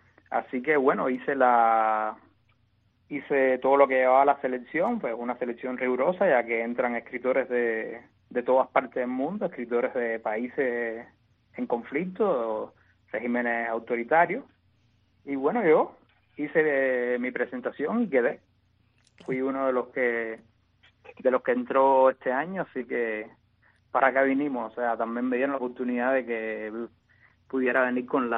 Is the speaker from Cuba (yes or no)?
yes; Cuba; moved away as an adult; yo tuve que salir de Cuba de manera forzada